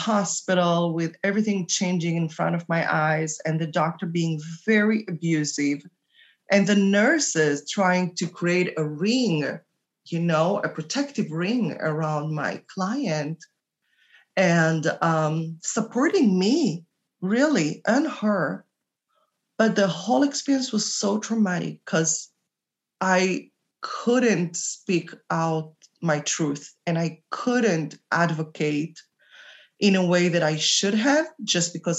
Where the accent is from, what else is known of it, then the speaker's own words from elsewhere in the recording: Israel; accent: Israeli; English is a second language; My funny accent is Israeli.